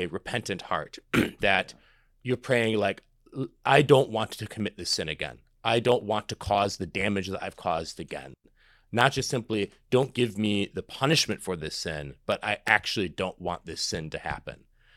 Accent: Minnesota, United States; moved away; It's like me, like I grew up in northern Minnesota, and I think my accent has softened a bit being away there so long.

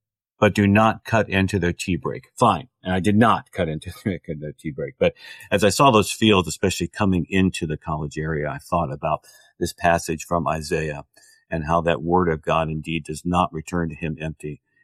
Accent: Indiana, United States; I'm from Indiana, so I know my corn and my soybeans, but I've never actually seen tea fields.

